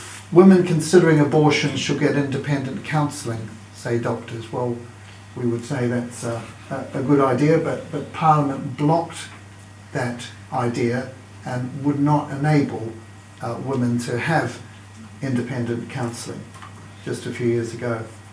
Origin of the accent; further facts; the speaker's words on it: New Zealand; moved away; if you're wondering about my accent, I come originally from New Zealand, so that explains it.